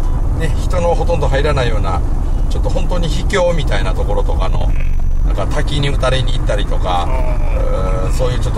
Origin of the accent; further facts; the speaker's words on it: Osugidani, Mie, Japan; 生まれ育った大杉谷でですね